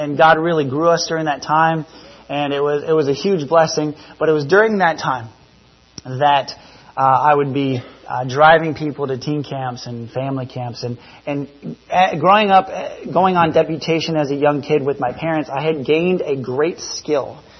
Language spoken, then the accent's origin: English; New Zealand; moved away; growing up in New Zealand, with our highway being one lane one way, one lane the other, twisting and turning up in the mountains, that driving on the left side of the road, small cars, people driving mopeds or biking everywhere.